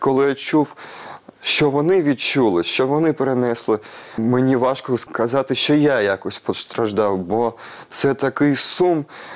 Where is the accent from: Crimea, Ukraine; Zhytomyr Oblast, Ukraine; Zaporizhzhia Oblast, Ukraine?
Crimea, Ukraine; first language Russian; Ukrainian is a second language; ми в Криму, ми, кримчани, які зростали на російській мові, в російському середовищі